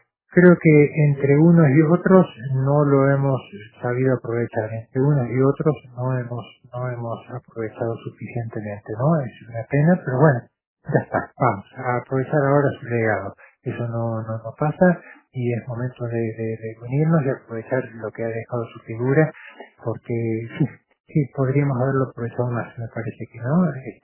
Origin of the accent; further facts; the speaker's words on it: Argentina; Así que como argentinos, especialmente significativo para nosotros esta muerte